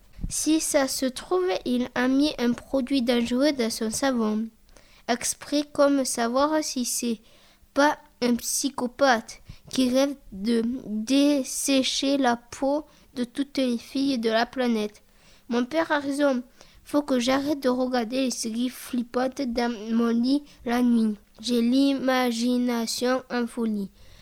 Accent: Bordeaux, Nouvelle-Aquitaine, France; Ce n'est pas parce que je suis bordelaise que je lui ai préparé des cannelés

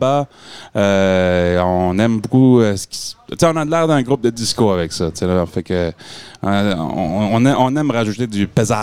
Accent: New Brunswick, Canada; accent: Acadian

